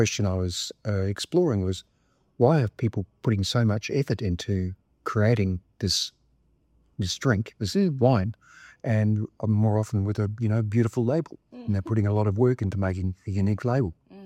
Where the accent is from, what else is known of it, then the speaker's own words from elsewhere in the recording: Auckland, New Zealand; where I grew up in Auckland, everybody had a grapevine in the backyard.